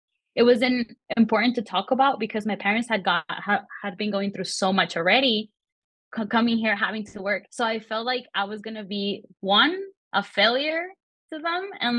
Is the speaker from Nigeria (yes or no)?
no; Peru; And if I did have any mental health problems when I came from Peru, here it was like double because I was struggling with all of this.